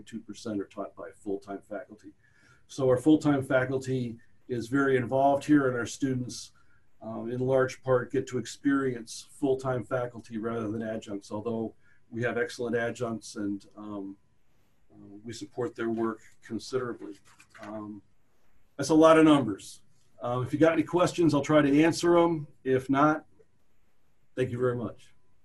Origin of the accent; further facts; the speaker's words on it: Illinois, United States; I grew up outside of Chicago, but came down to visit the family farm and work on the family farm